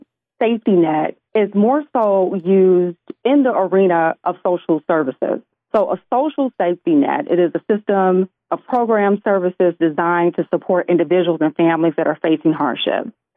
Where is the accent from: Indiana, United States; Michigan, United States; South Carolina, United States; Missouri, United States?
Indiana, United States; Gary; Born and raised in Gary, Indiana